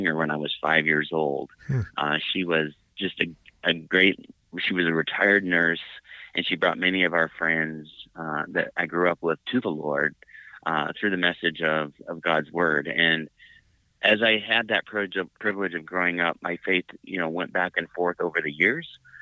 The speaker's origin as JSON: {"language": "English", "town": "Phoenix", "region": "Arizona", "country": "United States", "tie": "born or raised there", "moved": "yes", "said": "I'm the youngest of three boys. I grew up in Phoenix, Arizona. I had the opportunity to move to Utah in 1990, September."}